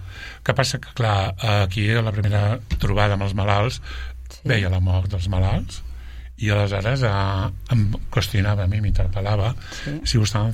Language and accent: Catalan; Sabadell, Catalonia, Spain; Vaig néixer a Sabadell l'any 60, a la Creu Alta.